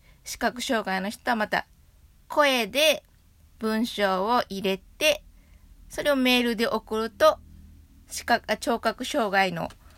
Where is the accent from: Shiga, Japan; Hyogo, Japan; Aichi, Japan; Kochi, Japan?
Shiga, Japan; 私滋賀県出身なんですけど、琵琶湖がある、その滋賀県で父方のおばあちゃんと同居だったので